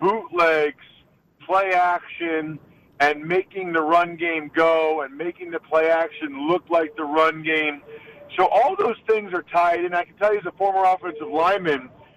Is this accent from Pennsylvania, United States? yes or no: yes; Pennsylvania, United States; I'm from Pennsylvania, but I tell people all the time, if I had to live somewhere else, it would be Wisconsin